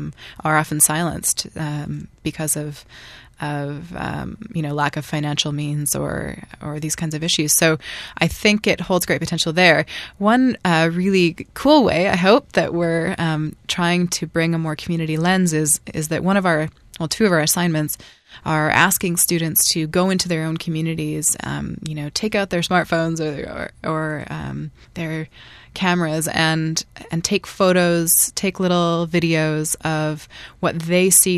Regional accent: Canada; I was born and raised in Canada. So I have a developed country, Western lens on a lot of the work I do.

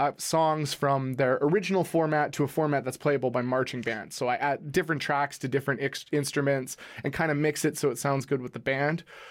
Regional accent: Langley, British Columbia, Canada; I grew up in Langley, which is a suburb of Vancouver, for my entire life.

